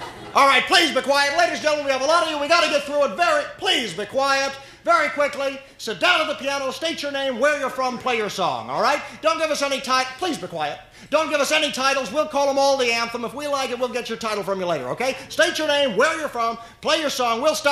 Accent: Sarasota, Florida, United States; And we're from Sarasota, Florida.

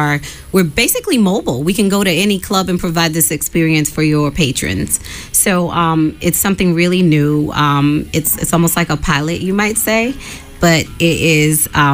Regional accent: Boston, Massachusetts, United States; Hey, I'm from Boston, born and bred.

